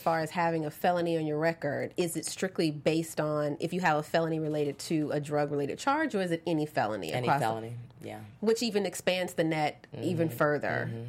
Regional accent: Georgia, United States; Well, I'm originally from Georgia.

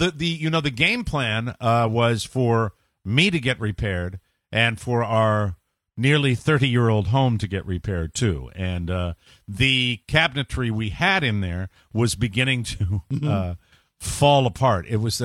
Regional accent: Fort Myers, Florida, United States; Big day in my hometown of Fort Myers, Florida

